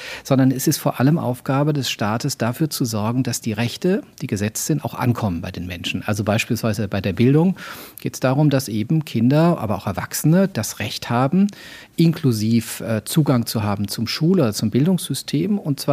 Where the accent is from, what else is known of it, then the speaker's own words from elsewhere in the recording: Mannheim, Baden-Württemberg, Germany; also born or lived in Würzburg; Ich bin in Würzburg geboren. Ich bin zwischen Mannheim und Heidelberg, so im Großraum Mannheim, dann später auch groß geworden.